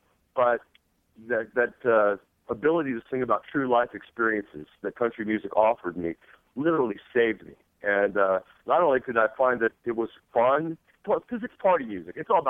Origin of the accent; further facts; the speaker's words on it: Phoenix, Arizona, United States; But I call Phoenix my hometown because that's where we settled in when I was about nine. The construction business was booming in Phoenix, and I spent my formative years there.